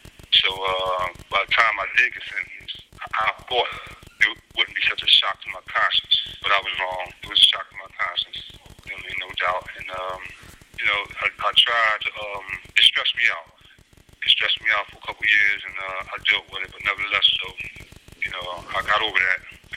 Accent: Philadelphia, Pennsylvania, United States; I was the youngest of 11 children. I grew up in West Philadelphia.

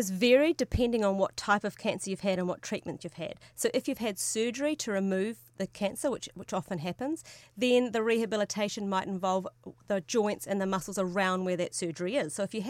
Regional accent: New Zealand; So it doesn't matter that I'm from New Zealand.

